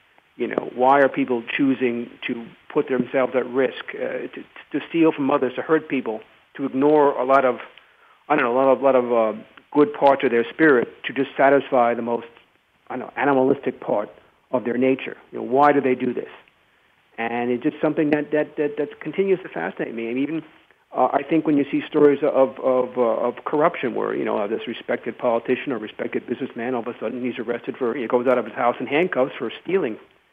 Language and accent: English; Brooklyn, New York, United States; born there; I was born in Brooklyn, and I became a reporter, working in weeklies, and I lived in Pennsylvania for 5 years as a police reporter